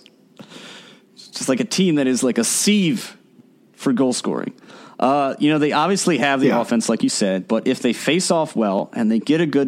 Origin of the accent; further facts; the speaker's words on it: Towson, Maryland, United States; Maryland at Towson, 2:30 p.m. Sunday. I love this matchup. My school versus my hometown, Kyle.